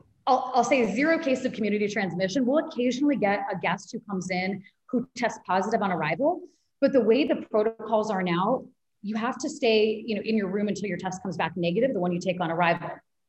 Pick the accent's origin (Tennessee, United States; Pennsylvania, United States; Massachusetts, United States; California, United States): California, United States; Sacramento; So we're both from Sacramento area originally.